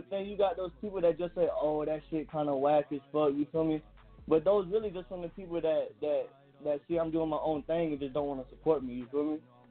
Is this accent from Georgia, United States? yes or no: yes; Riverdale, Georgia, United States; I'm originally from Riverdale, though, but when I was young, you know, I used to move around a whole lot